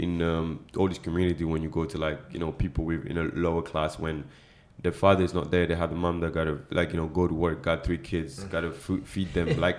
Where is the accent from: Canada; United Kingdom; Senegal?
Senegal; Because she's from Ghana, I'm from Senegal.